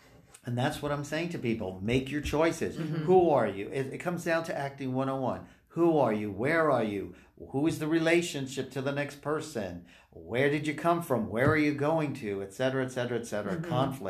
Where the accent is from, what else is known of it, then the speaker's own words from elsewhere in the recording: New York, United States; Notice I'm from Long Island, too, so yeah. I say Long Island.